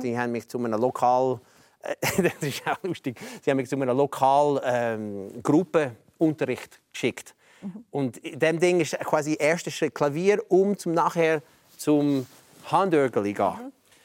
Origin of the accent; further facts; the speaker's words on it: New York, United States; German is a second language; Ich bin aufgewachsen in New York. New York ist eine grosse Stadt mit vielen Leuten.